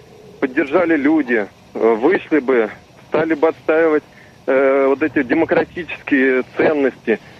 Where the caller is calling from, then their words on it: Mytishchi, Moscow Oblast, Russia; я из Мытищ.